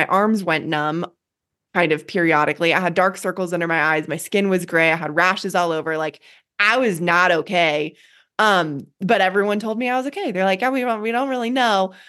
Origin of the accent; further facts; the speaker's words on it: Boulder, Colorado, United States; I grew up in Boulder, Colorado. My parents are total hippies.